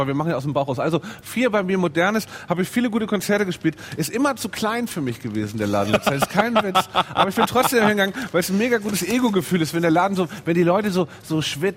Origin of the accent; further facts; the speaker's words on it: Hamburg, Germany; weil es nun mal meine Heimat auch ist, ein wunderschöner Laden, kann man nichts gegen sagen, die große Freiheit in Hamburg.